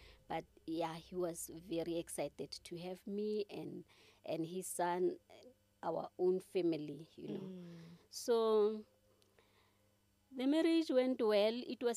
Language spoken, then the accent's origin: English; Warrenton, Northern Cape, South Africa; now in Kimberley, South Africa; I'm from the Northern Cape in a small town called Warrenton, but I live in Kimberley, the capital city of the Northern Cape.